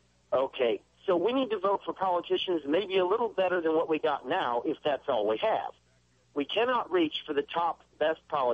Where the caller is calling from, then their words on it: Salem, United States; from Salem.